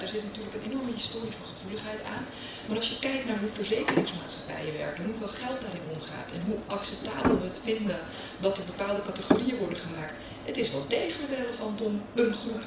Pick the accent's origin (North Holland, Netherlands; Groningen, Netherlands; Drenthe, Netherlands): North Holland, Netherlands; Amsterdam; also born or lived in Togo; mijn ouders komen uit voormalig Joegoslavië, geboren in Togo, Amsterdamse.